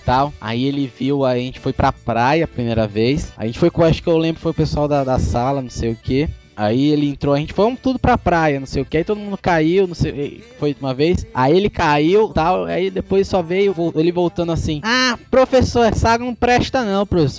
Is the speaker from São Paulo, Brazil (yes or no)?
yes; São Paulo, Brazil; accent: paulista; also born or lived in Maranhão; Porque eu cheguei lá com meu sotaque diferente. Porque o pessoal falava que eu falava com R puxado, né?